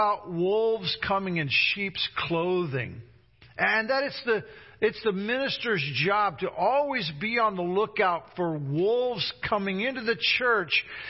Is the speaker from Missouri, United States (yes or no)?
yes; Independence, Missouri, United States; born there; I was born in Independence, Missouri.